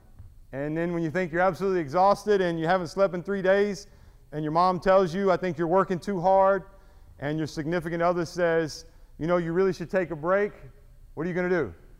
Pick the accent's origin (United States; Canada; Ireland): United States; Kentucky; Are they just telling me no because I'm from Eastern Kentucky?